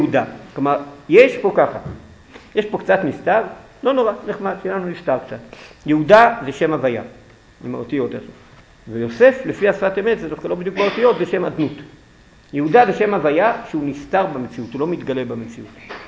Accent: Jerusalem, Jerusalem District, Israel; לא גדלתי בזה, גדלתי בירושלים עיר הקודש

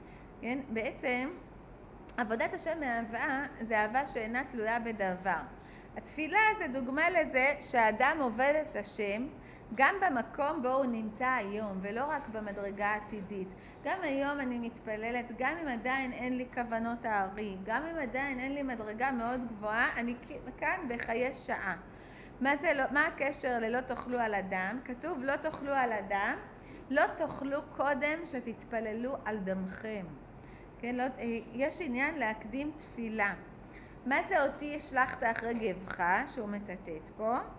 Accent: Beersheba, Southern District, Israel; אני במקור מבאר שבע, פעם ראשונה שהייתי פה, כאילו זה היה וואו.

